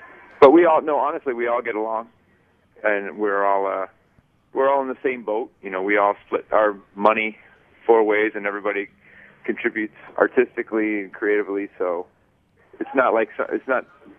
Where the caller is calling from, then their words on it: New York City, New York, United States; New York City.